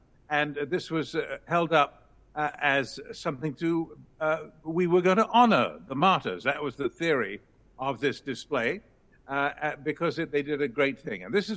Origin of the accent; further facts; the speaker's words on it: Canada; I'm afraid to say, I'm ashamed to say it as a Canadian, is pretty out of date in its legislation.